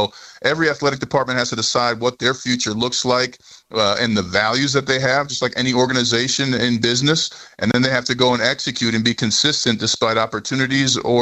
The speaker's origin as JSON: {"language": "English", "town": "Saint Paul", "region": "Minnesota", "country": "United States", "said": "I'm from the capital city of St. Paul, where the rivers and railroads converge along the Mississippi."}